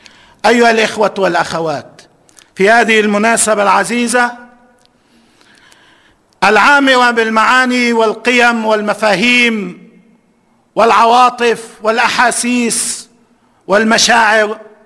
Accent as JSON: {"language": "Arabic", "country": "Lebanon", "said": "ونؤيد مد الأيدي لبعضنا البعض كلبنانيين حتى لو بقي كل في موقعه"}